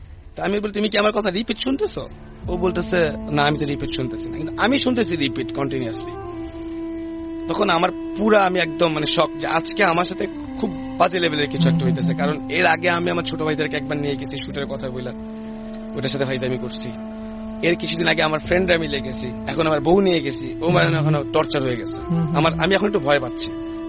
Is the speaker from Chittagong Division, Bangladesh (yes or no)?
yes; Brahmanbaria, Chittagong Division, Bangladesh; আমাদের বাড়ি ঠিক এক কোনায় পড়েছে হচ্ছে পঞ্চবটি, একটা জায়গা যেটা ব্রাহ্মণবাড়িয়াতে বিখ্যাত।